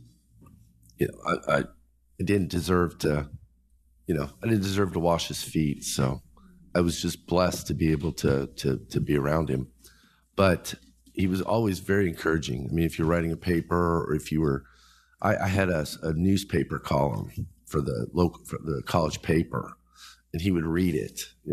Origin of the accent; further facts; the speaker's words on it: Las Vegas, Nevada, United States; I'm from Las Vegas.